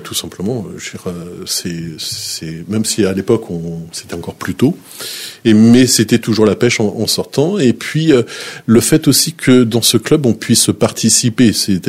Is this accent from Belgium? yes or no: no; Brittany, France; il y a un groupe aussi breton et je suis breton